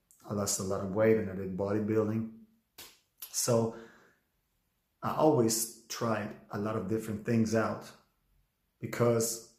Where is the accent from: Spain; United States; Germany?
Germany; English is a second language; I'm a Polish guy, but I was raised in Germany. My mother left Poland with me inside of her and my big sister. I'm 31.